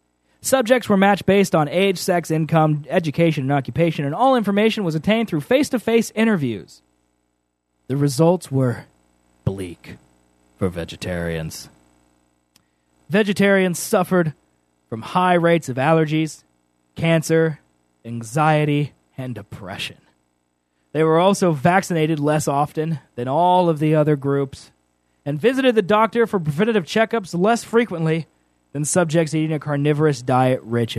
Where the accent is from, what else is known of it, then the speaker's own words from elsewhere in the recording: United States; I don't know where that is on a map because I'm from America